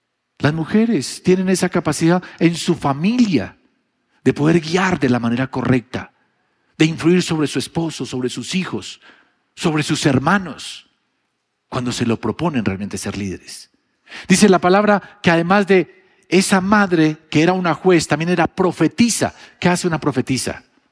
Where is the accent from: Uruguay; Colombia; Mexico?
Colombia; Bogotá, Bogotá Capital District; Yo recuerdo aquí, de niño, aquí en Bogotá, nosotros vivíamos al sur y yo vivíamos en la misma casa que vivía mi abuela.